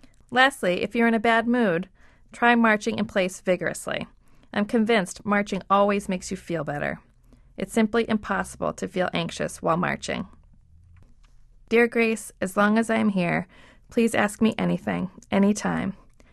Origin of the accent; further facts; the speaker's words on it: Ireland; But I'm Irish. If you're Irish, you may know what I mean.